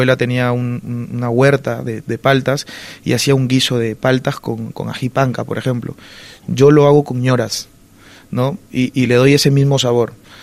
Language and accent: Spanish; Peru; Y yo soy peruano, entonces es una cocina de origen.